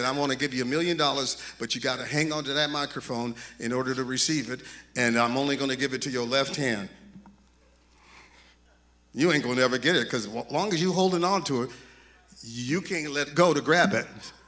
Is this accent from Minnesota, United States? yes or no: no; Kentucky, United States; I ain't moving. I'm from Kentucky. That's your problem.